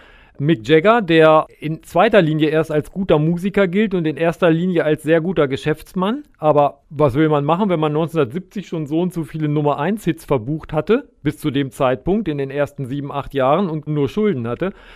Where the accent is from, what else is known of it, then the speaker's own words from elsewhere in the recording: Germany; Das fällt uns ja uns als Deutsche dann immer auf.